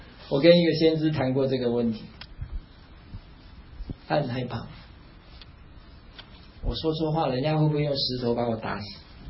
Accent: Taiwan; 我可以凹，我们台湾人喜欢用凹

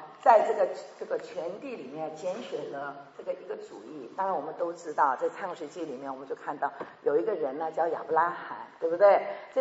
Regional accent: South Korea; moved away as an adult; also born or lived in Taiwan; now in United States; 爸爸妈妈是从中国大陆山东省，你知道他们出生在山东省以后，我生在韩国，那从韩国以后留学在韩国念书，以后到台湾去升学，那他们叫我华侨，我拼命说我是台湾人，我是华人

